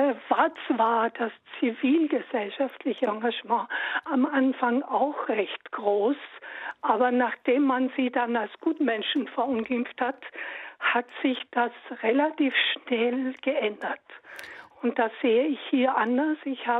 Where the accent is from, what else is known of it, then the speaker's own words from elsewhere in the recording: Austria; moved away as an adult; now in Germany; Ich bin Österreicherin und wohne seit fast 3 Jahrzehnten in Deutschland.